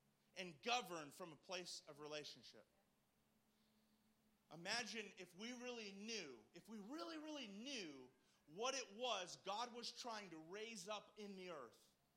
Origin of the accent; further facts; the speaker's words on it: New England, United States; And I'm from New England, and New York City is 2.5 hours from me. Boston's 1.5 hours.